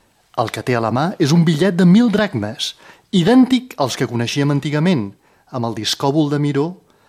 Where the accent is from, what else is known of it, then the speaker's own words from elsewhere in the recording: Istanbul, Turkey; first language Greek; Catalan is a second language; grega d'Istanbul. Però jo vaig viure amb el sí d'una família completament grega, d'alguna manera. La meva llengua materna era el grec, no pas l'armeni. I vaig anar a una escola primària grega i després vaig anar a un institut austríac.